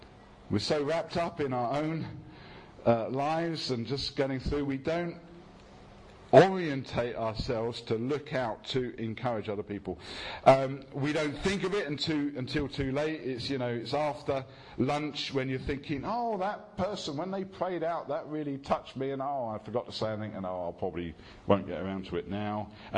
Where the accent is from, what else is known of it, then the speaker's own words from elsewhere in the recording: United Kingdom; No encouragement, please, we're British, is another aspect.